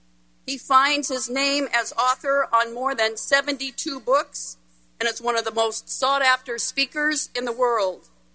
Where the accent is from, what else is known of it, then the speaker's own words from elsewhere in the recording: Auburn, Washington, United States; For a small town kid growing up in Auburn, Washington, it is truly an honor to be with you today